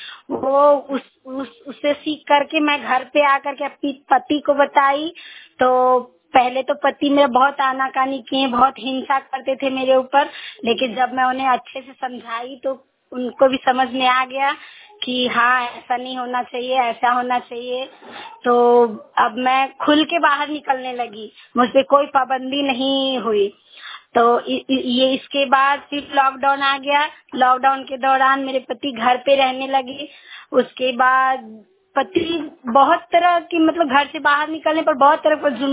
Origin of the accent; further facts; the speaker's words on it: Bishnugarh, Jharkhand, India; मैं बिष्णुगढ़ की रहने वाली हूँ। मैं हजारीबाग झारखंड की रहने वाली हूँ।